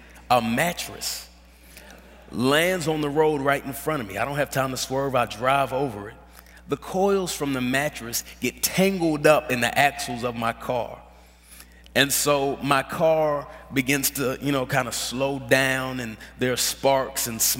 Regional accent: Dallas, Texas, United States; I grew up in Dallas, Texas, which is the greatest city in the world, with the greatest football team in the world.

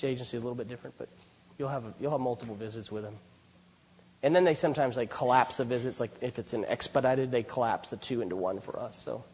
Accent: Los Angeles, California, United States; I'm from Los Angeles. Everything doesn't work there, you know.

